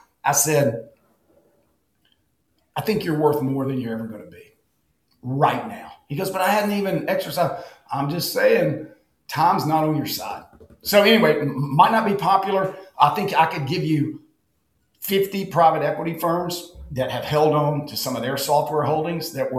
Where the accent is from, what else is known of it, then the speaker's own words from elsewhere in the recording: Southern United States, United States; I'm biased. You can tell by the way I talk. I'm from the South. I love the South.